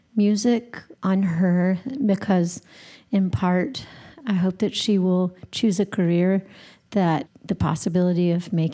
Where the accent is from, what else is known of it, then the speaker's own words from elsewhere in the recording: North Carolina, United States; I'm from North Carolina, and he's from South Carolina